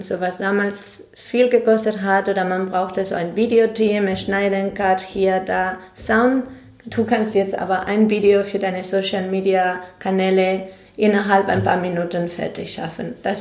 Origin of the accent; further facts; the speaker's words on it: Spain; German is a second language; Ich bin eine Spanierin und sie haben wirklich die Gefühle nicht geäußert.